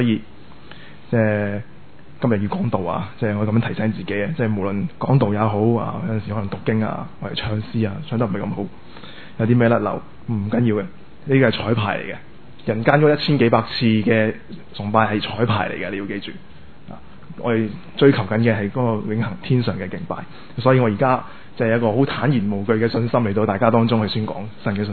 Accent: Macau; now in Hong Kong; 因为我是澳门人来的，我想对自己的家乡有些了解，有些贡献

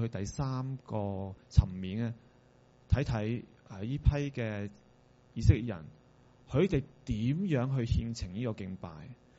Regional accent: Hong Kong; 即係可能我哋香港人即係見得太多呢啲

